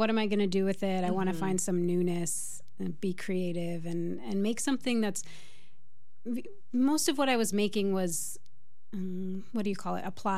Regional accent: Milwaukee, Wisconsin, United States; also born or lived in La Crosse; But I grew up in Milwaukee. So I spent a lot of my childhood going back and forth to La Crosse, and I went to school in La Crosse.

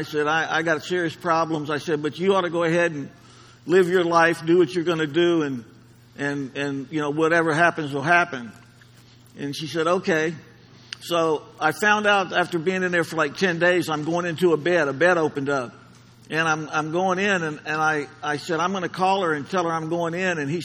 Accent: Gulfport, Mississippi, United States; moved away as an adult; also born or lived in New Orleans; Well, I was born in New Orleans, and I was raised in Gulfport, Mississippi.

